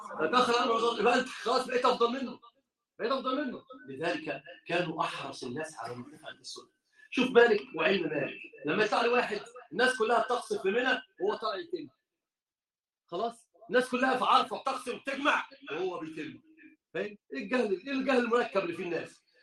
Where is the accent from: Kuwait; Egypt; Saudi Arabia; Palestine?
Egypt; هو طبعا عندنا في مصر يقول زيادة الخير